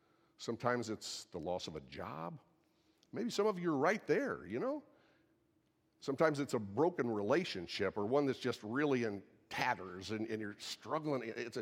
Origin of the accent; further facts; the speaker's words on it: Farmersburg, Indiana, United States; I'm from Farmersburg, Indiana, in Sullivan County. I'm the country kid, you know.